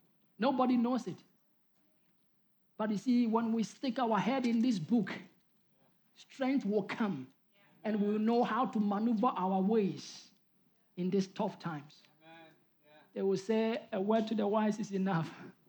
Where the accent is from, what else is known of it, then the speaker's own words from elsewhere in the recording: Ghana; One day I went to Ghana. I'm from Ghana. I went to Ghana